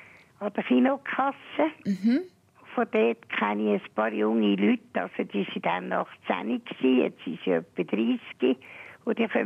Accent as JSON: {"language": "German", "region": "Zurich", "country": "Switzerland", "tie": "born or raised there", "said": "Ich bin in Zürich aufgewachsen."}